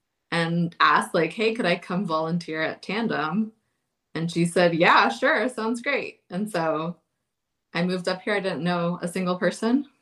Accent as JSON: {"language": "English", "town": "Largo", "region": "Florida", "country": "United States", "tie": "born or raised there", "lives_now": "Madison, United States", "said": "No, I grew up in Florida, in Largo, Florida"}